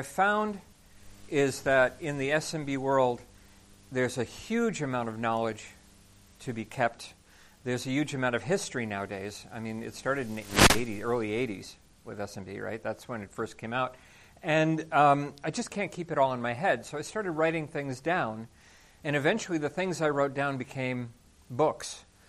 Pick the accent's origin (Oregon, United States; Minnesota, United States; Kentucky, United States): Minnesota, United States; I come from Minnesota.